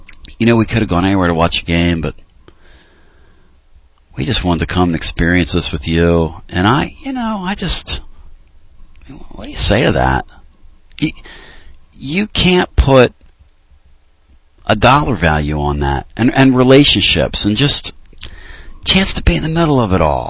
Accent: Pennsylvania, United States; when I was a kid from Pennsylvania

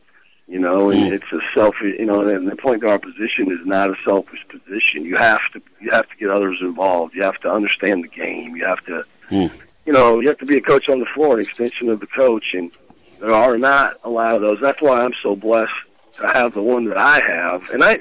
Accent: Iowa, United States; I'm not from Missouri, but I'm from Iowa.

